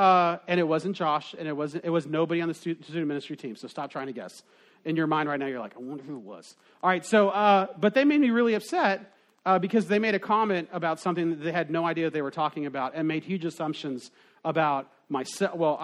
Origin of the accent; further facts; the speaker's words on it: Utah, United States; And so, growing up in Utah, there is an island out in the Great Salt Lake that is inhabited by wild horses.